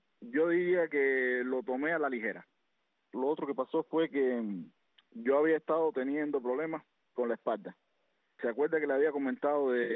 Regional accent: Sagua la Grande, Villa Clara, Cuba; Un saludo grande para mi tierra natal, Sábula Grande, Villa Clara, y en especial para toda Cuba.

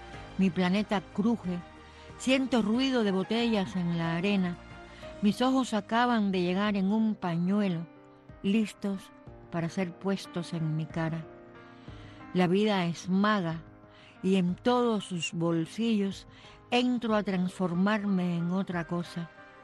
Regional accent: Cuba; moved away; Hace poco tiempo descubrí que yo no me fui de Cuba un día, sino que a Cuba la fueron yendo de mí poco a poco, como un cuerpo herido que se desangra lentamente.

